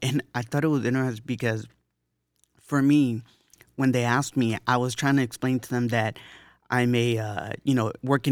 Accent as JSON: {"language": "English", "town": "Los Angeles", "region": "California", "country": "United States", "said": "And as soon as he found out that I was from Los Angeles, he goes, oh, Lakers, go Lakers."}